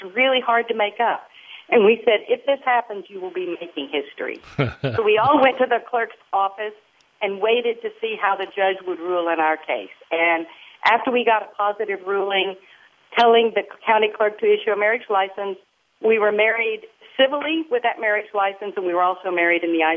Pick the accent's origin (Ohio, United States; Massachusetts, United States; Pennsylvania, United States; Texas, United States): Texas, United States; I was born and raised in Texas, but I have practiced law other places